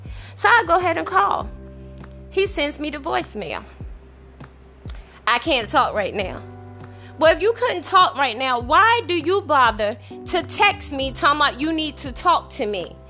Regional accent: Virginia, United States; In Washington, I have family that lives in Virginia because that's my hometown.

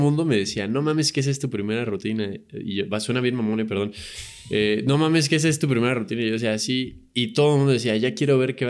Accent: Mexico City, Mexico; De Polanco, sí.

